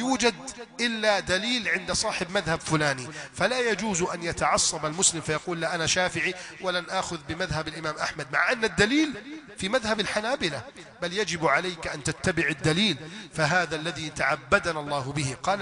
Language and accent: Arabic; Egypt